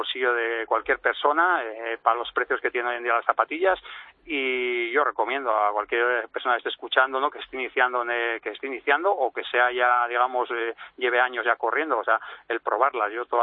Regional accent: Navarre, Spain; como buen navarro y cabezotas que somos

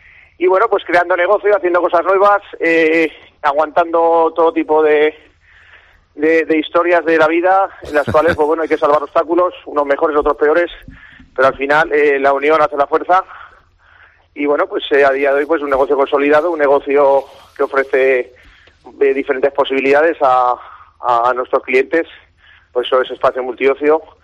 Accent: Aragon, Spain; como buen aragonés, el producto de aquí de la tierra.

